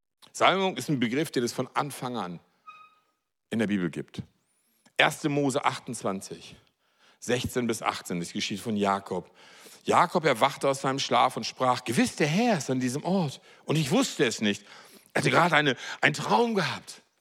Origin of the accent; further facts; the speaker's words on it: Marseille, Provence-Alpes-Côte d'Azur, France; wenn wir in eine Synagoge gehen, bei uns in Marseille